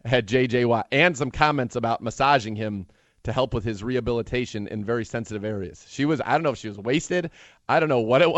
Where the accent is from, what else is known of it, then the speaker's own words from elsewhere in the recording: California, United States; Now I'm from the Bay Area, so I still do have love for the Bay Area and the Bay Area teams and everything.